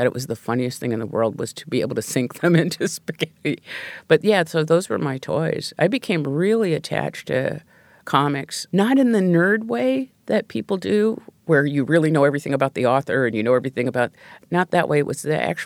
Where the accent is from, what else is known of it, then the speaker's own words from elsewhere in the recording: Pacific Northwest, United States; And I grew up in the Pacific Northwest, but I drew an orange grove.